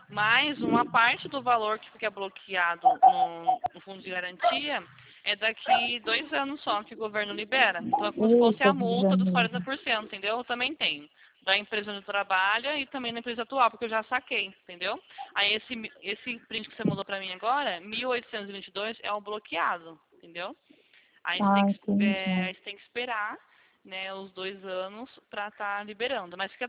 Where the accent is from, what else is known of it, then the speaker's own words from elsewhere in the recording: Rio Claro, São Paulo, Brazil; Nós somos de Rio Claro, São Paulo.